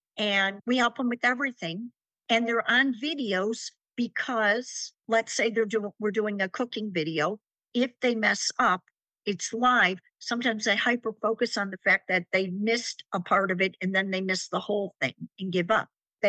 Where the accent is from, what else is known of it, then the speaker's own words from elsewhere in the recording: Chicago, Illinois, United States; I eat, sleep, and drink country music, even though I'm from Chicago.